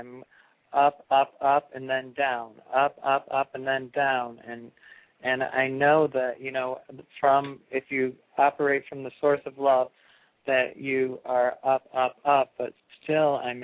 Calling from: North Carolina, United States; I'm calling from North Carolina

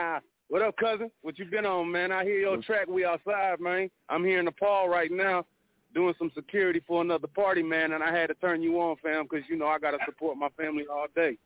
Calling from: St. Paul, Minnesota, United States; I'm calling from St. Paul, Minnesota right now, but, you know, it's Twin Cities all day, baby. Midwest, stand up.

